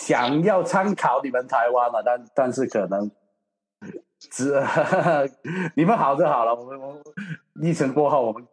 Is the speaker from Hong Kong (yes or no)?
yes; Hong Kong; 但我们香港人都不知道何年何月才能到台湾办比赛